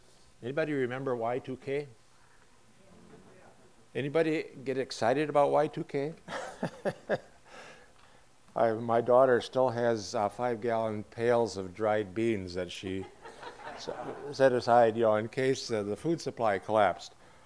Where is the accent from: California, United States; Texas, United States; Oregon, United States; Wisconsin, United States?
Wisconsin, United States; West Bend; now in Bolivia; It's always good to be this close to home. I finished growing up in West Bend, so this is kind of close.